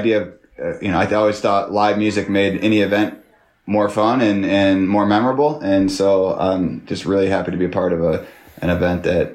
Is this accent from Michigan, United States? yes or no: yes; Detroit, Michigan, United States; I grew up in Detroit, so a lot of good music there.